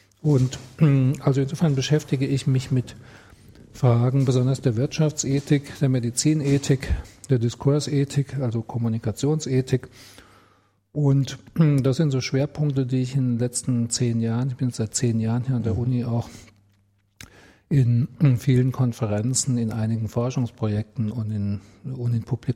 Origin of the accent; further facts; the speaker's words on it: Frankfurt am Main, Hesse, Germany; Ja, also mein Geburtsort und im Grunde auch, wie man sagt, also der Lebensmittelpunkt. Mein Familienwohnort ist Frankfurt am Main.